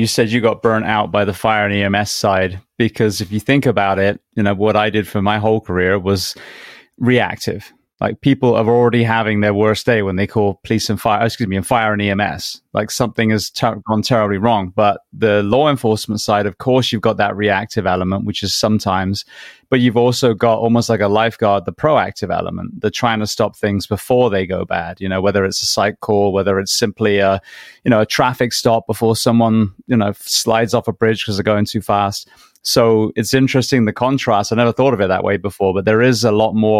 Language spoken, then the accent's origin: English; England, United Kingdom; I'm in Florida, so it's brutal outside, but I mean, you know, inside it's nice. When I think about the farm that I grew up in England